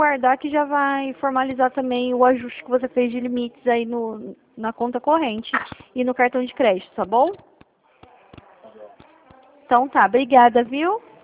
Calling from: São Paulo, Brazil; eu estou no estado de São Paulo

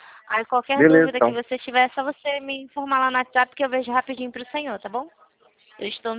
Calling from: Rio de Janeiro, Brazil; eu falo do Rio de Janeiro. Centro

